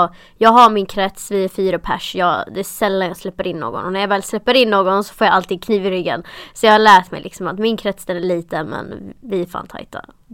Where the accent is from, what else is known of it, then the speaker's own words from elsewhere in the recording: Blekinge, Sweden; jag är från Blekinge, jag är från Skåne.